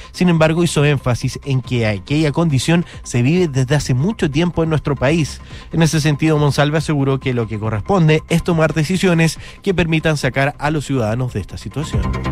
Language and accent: Spanish; Chile; yo soy chileno.